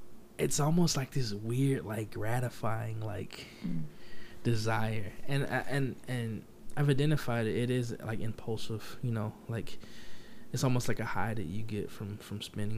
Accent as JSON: {"language": "English", "region": "Florida", "country": "United States", "said": "so I'm from Florida, so I was going to eat some crab legs"}